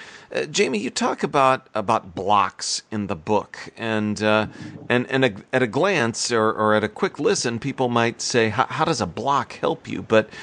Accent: Midwest, United States; as a Midwesterner who's made this trek many times

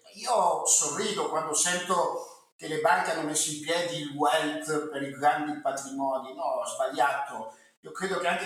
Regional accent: Veneto, Italy; io sono veneto

